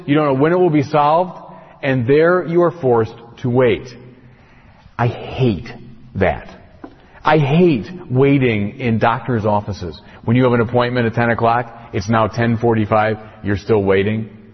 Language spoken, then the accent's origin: English; Chicago, Illinois, United States; I'm a Chicagoan.